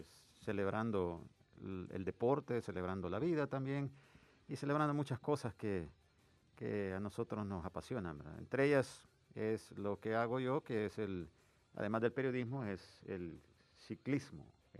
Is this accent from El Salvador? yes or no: yes; El Salvador; Yo soy de aquí, de El Salvador, le dije.